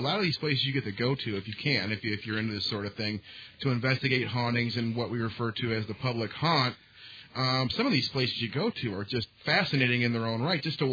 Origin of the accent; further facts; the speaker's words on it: Michigan, United States; I'm from Michigan. Is that part of the mysterious Michigan accent, Amber?